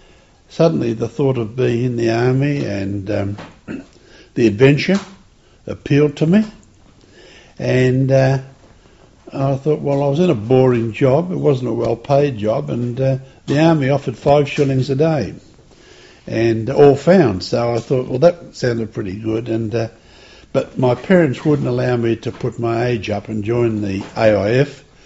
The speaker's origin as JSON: {"language": "English", "town": "Melbourne", "region": "Victoria", "country": "Australia", "tie": "born there", "said": "I was born in Melbourne in the 9th of October 1923."}